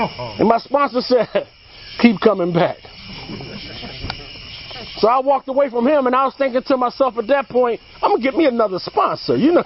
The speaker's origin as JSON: {"language": "English", "town": "Buffalo", "region": "New York", "country": "United States", "said": "I'm from Buffalo. Being in Buffalo, I when I came up in active addiction, I was in gangs and that sort."}